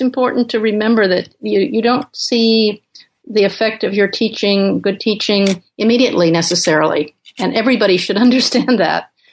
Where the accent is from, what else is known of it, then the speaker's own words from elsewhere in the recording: Uganda; I grew up in Uganda, in East Africa, where my father was an anthropologist working in Kampala at that time.